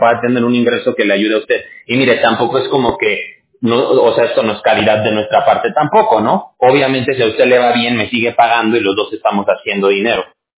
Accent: Mexico; yo soy de México, no sé de dónde sea usted

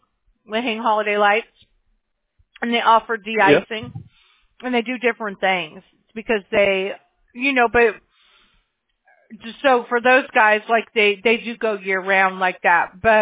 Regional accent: Mobile, Alabama, United States; born there; Well, I was born in Mobile, Alabama.

